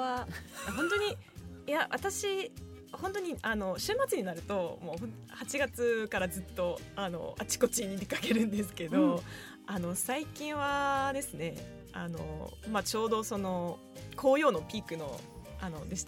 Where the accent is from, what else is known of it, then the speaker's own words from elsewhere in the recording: northern France, France; Japanese is a second language; now in Japan; ちょっと私北フランスの出身なので